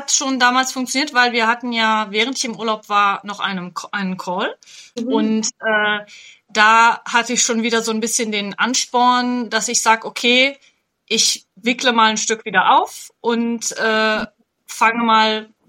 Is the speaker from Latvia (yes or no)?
no; Italy; ich bin in Italien aufgewachsen, arbeite hier und meine ganze Umgebung, außer meiner Mutter, die hier lebt, ist halt alles auf Italienisch.